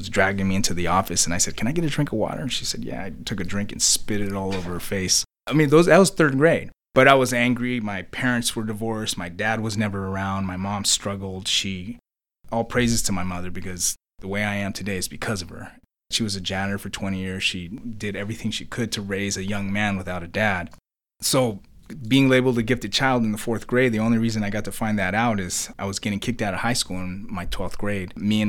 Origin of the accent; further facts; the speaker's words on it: Santa Barbara, California, United States; I grew up in Santa Barbara. I grew up economically poor. I grew up around a lot of racism.